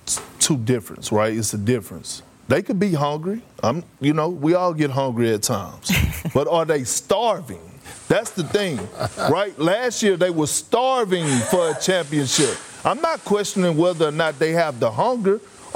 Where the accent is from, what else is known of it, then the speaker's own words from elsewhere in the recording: Beaumont, Texas, United States; Malika, you know when I was growing up in Beaumont, Texas, and you used to get in a fight and you'll get whooped